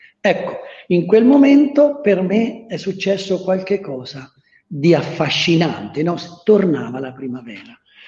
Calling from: Solomeo, Umbria, Italy; Ti parlo dal mio paesino in Umbria, Solomeo, dove lavoriamo. Sì, questo è il nostro piccolo borgo.

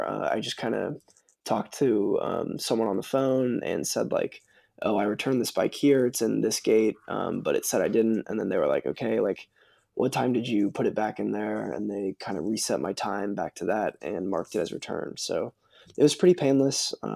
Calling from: Kansas City, Missouri, United States; I'm coming from Kansas City, and in Kansas City we have a pretty good trail system by my house.

